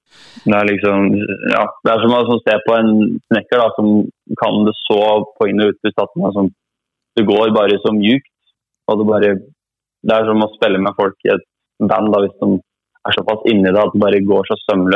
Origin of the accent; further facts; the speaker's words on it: Gjøvik, Innlandet, Norway; Jeg kommer fra Bybroa. Nei, Gjøviks beste vestkant, som jeg kaller det. Veldig koselig liten plass.